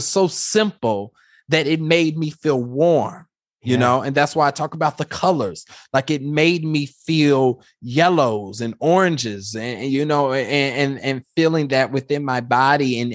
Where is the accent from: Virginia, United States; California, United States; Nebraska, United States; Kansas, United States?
Kansas, United States; when I think about growing up in Kansas, I think that's why people stay in Kansas, is because it's very comfortable.